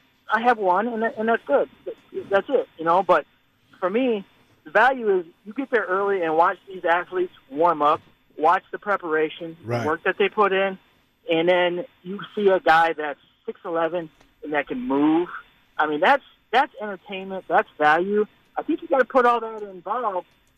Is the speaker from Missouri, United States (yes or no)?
yes; Missouri, United States; I don't have an option to watch NBA in my home state, so when I travel up to Milwaukee for work